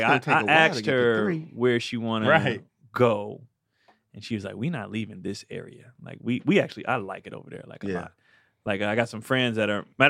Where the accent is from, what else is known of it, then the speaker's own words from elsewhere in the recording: San Francisco Bay Area, California, United States; now in Los Angeles, United States; I'm from the Bay. I live in LA. I don't know. All I know is expensive.